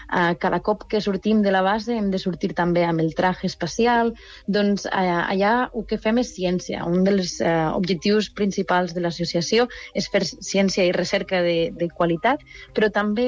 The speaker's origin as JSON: {"language": "Catalan", "town": "León", "region": "Castile and León", "country": "Spain", "second_language": "Catalan", "moved": "yes", "lives_now": "Catalonia, Spain", "said": "Jo sóc de León."}